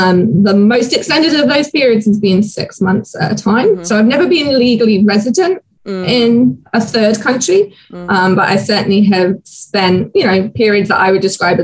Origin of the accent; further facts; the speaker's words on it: Canterbury, South East England, United Kingdom; now in Atlanta, United States; I grew up in Kent, in Canterbury, which is quite an affluent part of the southeast of England. I now live in Atlanta, in Georgia, in the US.